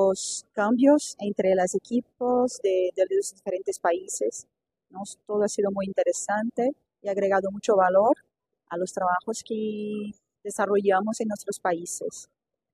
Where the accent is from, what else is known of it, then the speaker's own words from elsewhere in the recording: Rio de Janeiro, Brazil; vengo de Río de Janeiro, en Brasil